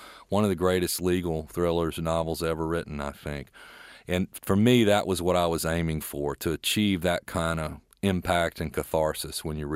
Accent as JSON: {"language": "English", "region": "Mississippi", "country": "United States", "said": "I'm proud to say I'm from Mississippi, and I came from Ole Miss, where I studied under Willie Morris."}